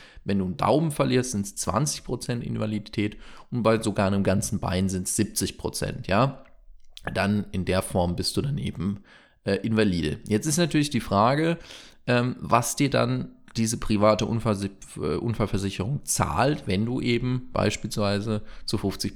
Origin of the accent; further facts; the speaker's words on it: Greece; now in Germany; Ah, Entschuldigung, ich wohne ja in Deutschland, weißt du, ich bin schon so lange da, ich habe das schon komplett, wie Lisa in Australien. Ach Gott, ich bin … aus Griechenland jetzt, na egal.